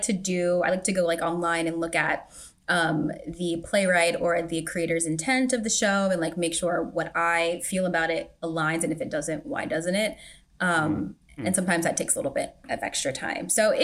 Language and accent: English; Virginia Beach, Virginia, United States; So I grew up in Virginia Beach. My mom is actually on the radio back home in Virginia.